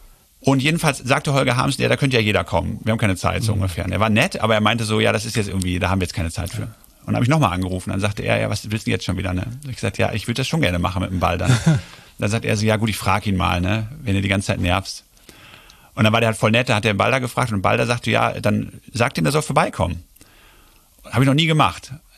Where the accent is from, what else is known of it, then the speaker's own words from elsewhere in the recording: Germany; Wenn ich gesagt habe, ich bin Deutscher, haben die sich totgelacht.